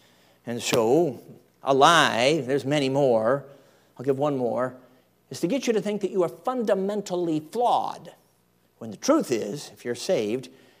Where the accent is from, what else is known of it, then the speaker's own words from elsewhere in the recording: Chicago, Illinois, United States; I mean, I grew up in Chicago, we had bumblebees.